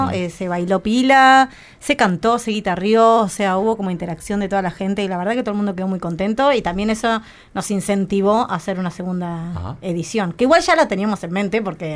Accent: Buenos Aires, Argentina; moved away as an adult; now in Uruguay; yo soy uruguaya. Nací en Uruguay, pero me fui a Buenos Aires cuando tenía 5 años. Uh-huh. Y viví 21 años allá. O sea, fui siempre migrante en todos lados. Fui migrante allá y soy migrante también acá, claro, porque volví.

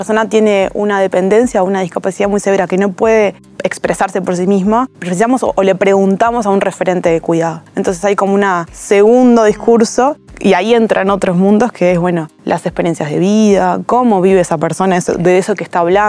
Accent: Paysandú, Uruguay; moved away as an adult; now in Montevideo, Uruguay; Paysandú.

